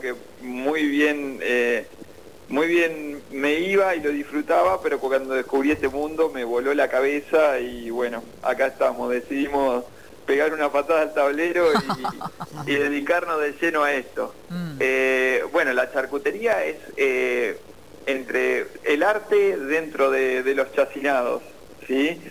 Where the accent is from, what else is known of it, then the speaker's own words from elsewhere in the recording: Lobos, Buenos Aires Province, Argentina; yo soy de Lobos, mi familia es de Zapiola